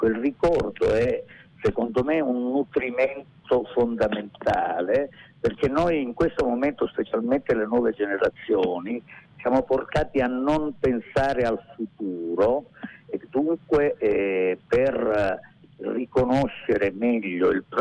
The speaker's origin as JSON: {"language": "Italian", "region": "Calabria", "country": "Italy", "accent": "Calabrian", "first_language": "Calabrian", "said": "dove ho vissuto 45 anni della mia vita, e la Calabria, proprio perché il poemetto è scritto in dialetto calabrese, nella mia lingua madre"}